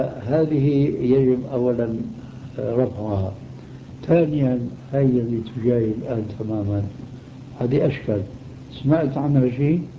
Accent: Damascus, Damascus Governorate, Syria; دمشقي آني.

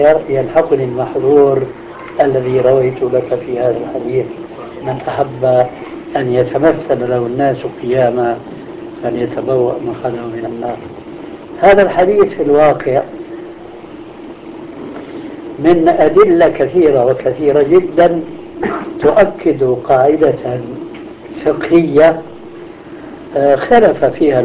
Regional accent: Damascus, Damascus Governorate, Syria; أنا دراستي النظامية لا تتعدى الدراسة الابتدائية، وكانت دراسة يومئذ عندنا في دمشق 5 سنوات

